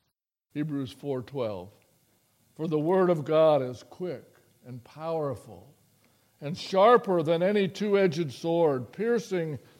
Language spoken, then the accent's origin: English; Paris, Ohio, United States; born there; When I tell you I was born in Paris, that's not some exotic place. It's a tiny little place without a traffic light.